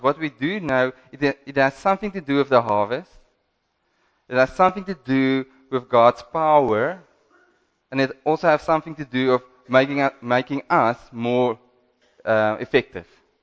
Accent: Western Cape, South Africa; I'm from the Cape

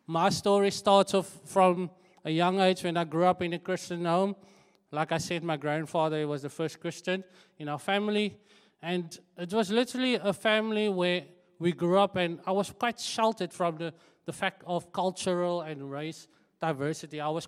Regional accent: Ravensmead, Western Cape, South Africa; So where we grew up in Ravensmead, it wasn't like your wealthy area. It was like I actually live in Belor, so just to start off. But we grew up in Ravensmead because of my grandfather's house that was there.

